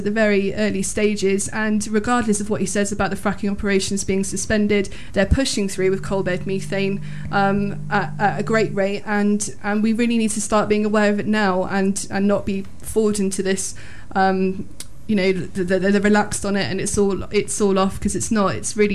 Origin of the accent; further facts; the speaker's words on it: South West England, United Kingdom; my hometown having to to deal with the local effects of this process. I don't think that will ever weigh it out. It's a very we've got our local MP Jacob Rees-Mogg